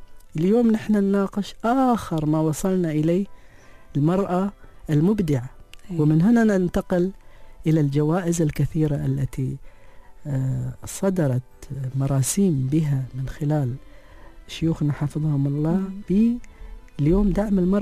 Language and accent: Arabic; United Arab Emirates; أفتخر أني أنا مواطنة إماراتية